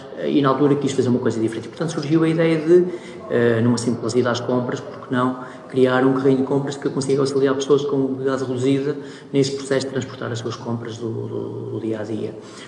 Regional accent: Teixoso, Castelo Branco, Portugal; como já referiste muito bem. Sou natural da Covilhã, portanto, do interior de Portugal, uma pequena vilazinha chamada Teixoso.

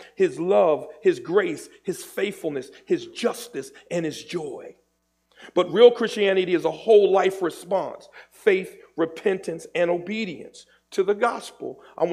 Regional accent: New Jersey, United States; I grew up in Jersey. I bought a house in Palmyra.

